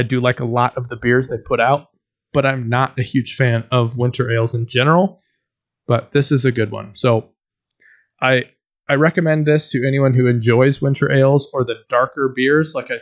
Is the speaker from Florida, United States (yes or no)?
no; Oregon, United States; I know about them simply because I'm from Oregon, as you can see